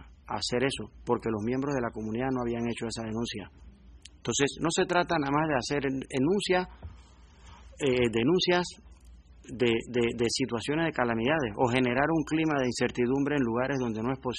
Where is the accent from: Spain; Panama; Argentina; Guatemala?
Panama; no importa de qué etnia sean, todos somos panameños.